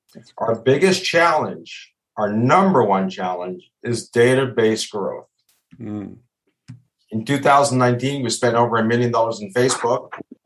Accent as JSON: {"language": "English", "town": "Toronto", "region": "Ontario", "country": "Canada", "tie": "born or raised there", "said": "Anyway, getting back … born and raised in Toronto."}